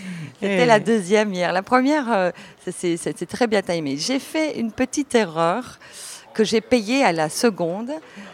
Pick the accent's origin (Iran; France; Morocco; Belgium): Belgium; je suis née en Belgique, j'ai été élevée par une culture grecque, très méditerranéenne.